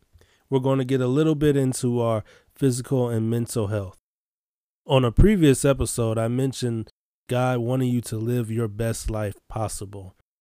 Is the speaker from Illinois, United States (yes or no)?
yes; Chicago, Illinois, United States; I'm from Chicago. Let's begin.